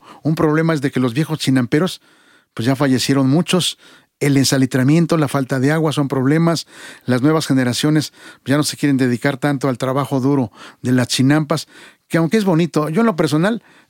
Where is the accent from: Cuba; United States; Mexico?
Mexico; Tlaxcaltemalco, Mexico City; En tanto, de donde yo vengo, en Tlaxcaltemalco, está dedicado más a la floricultura.